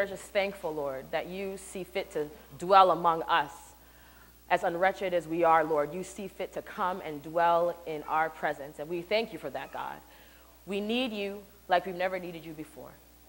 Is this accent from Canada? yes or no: yes; Canada; So I've been to this church several times to hang out with her on holidays because I'm Canadian